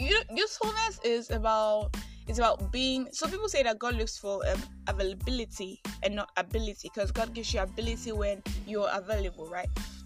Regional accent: Nigeria; Okay, guys, I am that Nigerian Christian alcoholic. I'm 22. I'm a final year law student, and I am excited.

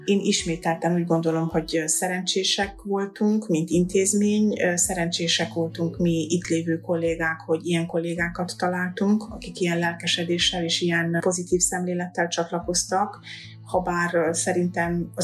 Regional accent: Sighetu Marmației, Maramureș, Romania; én erdélyi vagyok, de nem tömb magyarság vidékről származom, hanem szolvány magyarság vidékről, Máramaros, ez Észak-Erdély. Tulajdonképpen határváros vagyunk, Ukrajnával határos város, Máramaros-sziget.

